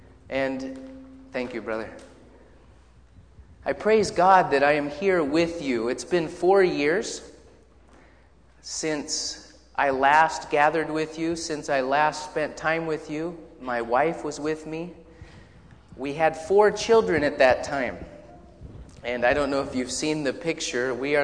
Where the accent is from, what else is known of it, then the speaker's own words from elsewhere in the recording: Uganda; I'm a missionary from Uganda.